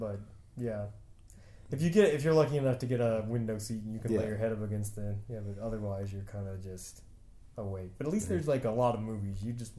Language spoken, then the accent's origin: English; Indiana, United States; It's all over the place in Indiana, in southern Indiana where I grew up.